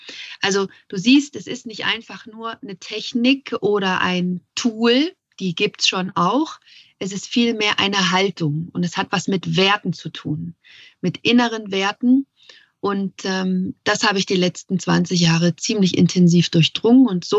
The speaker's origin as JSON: {"language": "German", "region": "East Germany", "country": "Germany", "tie": "born or raised there", "said": "Ich bin in der DDR groß geworden"}